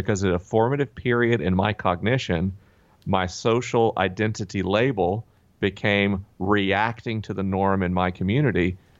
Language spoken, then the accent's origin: English; the South, United States; I grew up in the South.